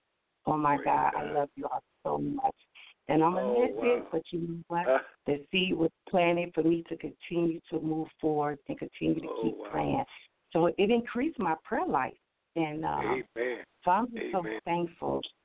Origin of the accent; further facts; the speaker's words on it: Genesee, Illinois, United States; I'm from Genesee, Illinois.